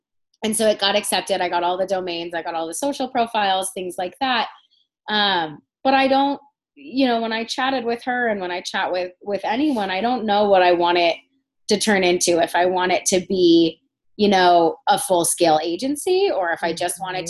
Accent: Denver, Colorado, United States; So I'm from Denver, so I have a really good support system and network here.

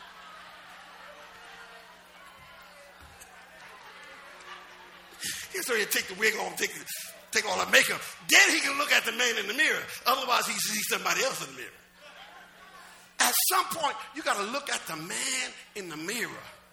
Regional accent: New Jersey, United States; Okay, but I mean, like Newark is 10 minutes away from my hometown.

